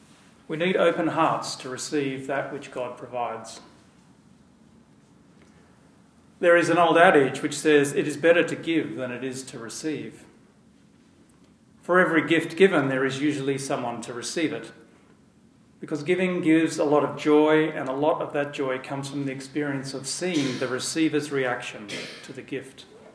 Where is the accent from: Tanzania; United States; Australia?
Australia; In my home country of Australia, there is vast deserts.